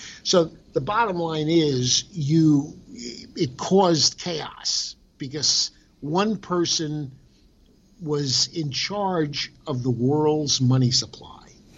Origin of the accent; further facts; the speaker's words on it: New York, United States; In Jackson Heights, Queens, New York, not far from where Donald Trump lived.